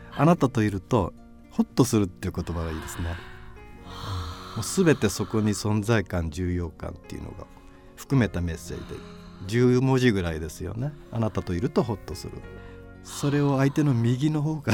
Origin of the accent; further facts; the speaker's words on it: Kyushu, Japan; まあ、僕は九州の人間なんでちょっとそういうとこありますが